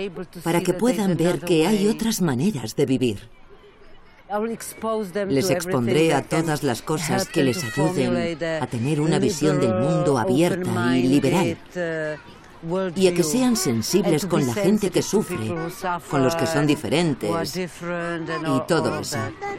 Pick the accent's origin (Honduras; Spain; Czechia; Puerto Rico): Czechia; como yo vengo de la República Checa, puedo decir lo que ocurrió en Europa en 1989